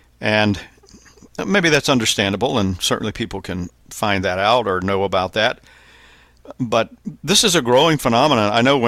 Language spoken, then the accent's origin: English; South Carolina, United States; In the area where I live now, in my home state of South Carolina, although not my hometown, is just in the early stages of it